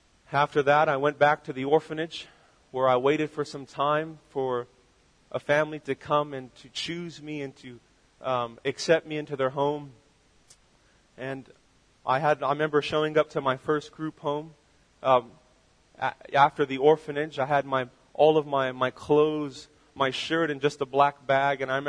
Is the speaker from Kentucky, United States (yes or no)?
no; San Jose, California, United States; born there; And I was born in San Jose, California. And that's where I began my journey.